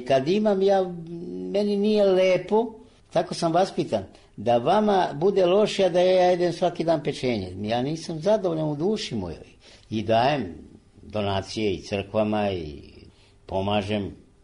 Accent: Serbia; Mi smo, naši Srbi iz dijaspore, su napravili ogromne objekte po selima, koji su prazni.

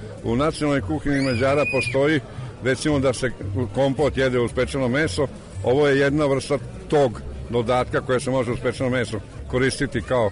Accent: Kać, Vojvodina, Serbia; Da, iz Kaća sam i ja sam paprikar iz Kaća, tako da po tome svi znaju.

